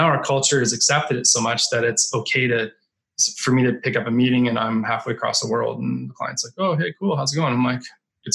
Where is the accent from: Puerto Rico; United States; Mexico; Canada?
Canada; But I grew up in Canada. So I've seen enough cold and snow to last me like 100 lifetimes.